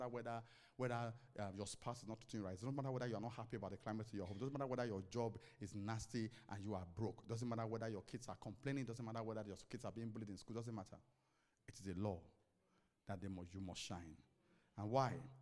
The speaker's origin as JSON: {"language": "English", "region": "London", "country": "United Kingdom", "said": "they started mocking my accent. They said, oh"}